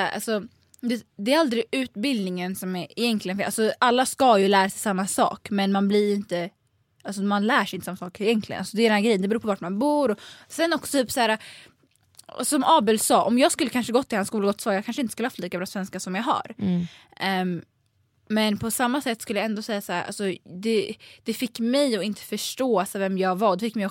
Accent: Sweden; born there; jag är född här.

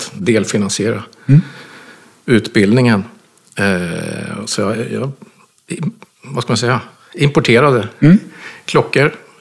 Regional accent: Strängnäs, Södermanland, Sweden; jag gick in i hos urmakaren i Strängnäs, där jag är ifrån.

